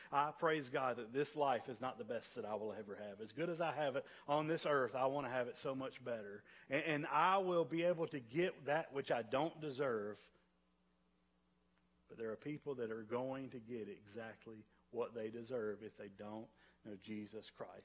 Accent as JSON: {"language": "English", "region": "the South", "country": "United States", "tie": "born or raised there", "said": "I grew up in the South. Never been to a funeral where somebody went to hell."}